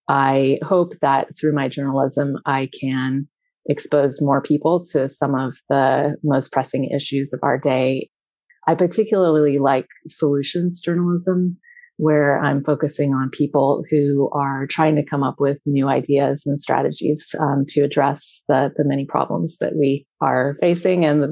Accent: California, United States; I grew up in California, which is a place where water is a big focus

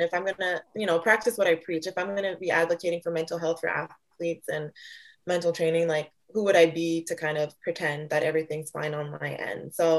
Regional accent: Canada; I'm from Canada. So I was living alone in LA.

